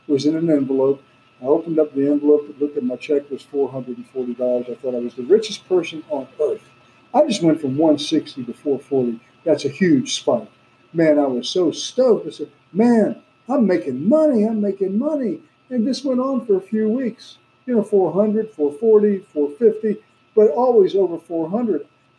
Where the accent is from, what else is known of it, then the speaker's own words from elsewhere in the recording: Tampa, Florida, United States; They put me out there in the boondocks because they didn't want to see me close to Tampa, my hometown, because that was Eddie Graham's mindset.